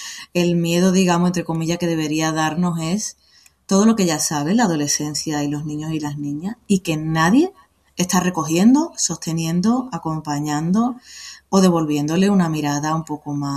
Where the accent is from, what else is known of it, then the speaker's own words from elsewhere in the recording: Seville, Andalusia, Spain; accent: Sevillian; now in Sierra de Gata, Spain; porque yo soy de Sevilla, ya notas mi acento, aunque soy serragatina.